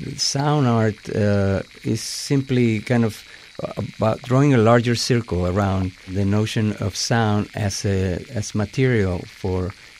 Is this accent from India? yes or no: no; Venezuela; now in Miami, United States; I'm originally from Venezuela, but I'm totally a local artist. I'm not, you know, New York. I'm not international. I'm a Miami artist.